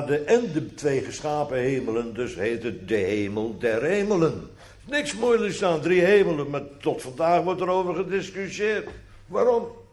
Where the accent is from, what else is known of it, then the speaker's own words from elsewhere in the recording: Almere, Flevoland, Netherlands; accent: Almere; En excuses voor mijn Almeerse accent.